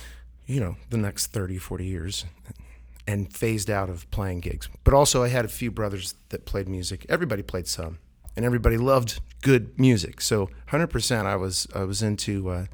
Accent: Worthington, Ohio, United States; also born or lived in Columbus; So I ended up going to, basically growing up in Worthington. And I went to St. Michael's, was an altar boy.

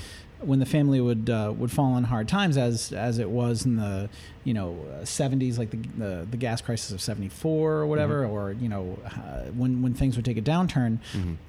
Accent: Mechanicville, New York, United States; also born or lived in Albany; And grew up in a small town just south of Saratoga Springs, New York, called Mechanicville.

